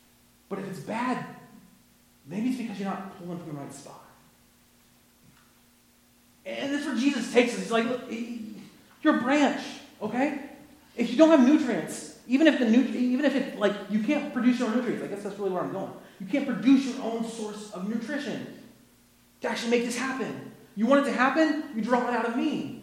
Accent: Ohio, United States; Apple trees were a big thing in my area because we liked to, where I grew up in Northwest Ohio

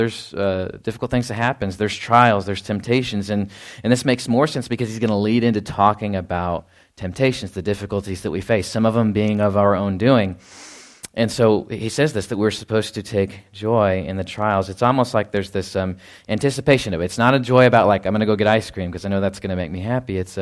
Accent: Texas, United States; growing up in Texas, like, you can go, and get ice cream any time of the year, right?

